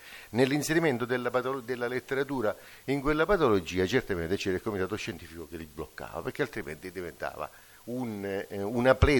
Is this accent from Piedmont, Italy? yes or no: no; Ragusa, Sicily, Italy; Noi nel profondo sud, io vengo da Ragusa per chi lo sa, tutti lo sanno, sta sotto Tunisi.